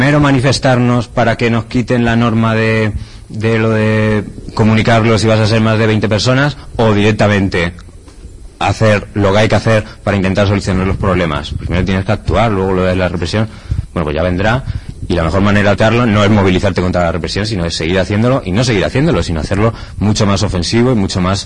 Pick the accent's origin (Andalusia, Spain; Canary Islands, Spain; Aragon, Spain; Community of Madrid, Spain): Community of Madrid, Spain; Madrid; yo soy de Madrid y me he tirado 10 años mirando en diferentes colectivos